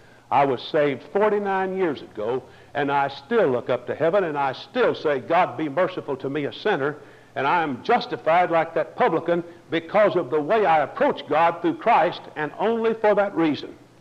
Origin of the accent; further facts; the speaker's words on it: Arkansas, United States; And when I was growing up in North Arkansas, I was taught that when you get saved, an angel writes your name in the book of life.